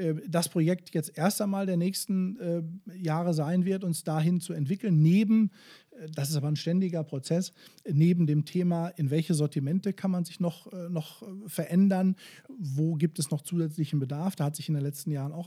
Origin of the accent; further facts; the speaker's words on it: Bochum, North Rhine-Westphalia, Germany; als Bochumer Junge, der ich nun mal bin, mein Leben lang begleitet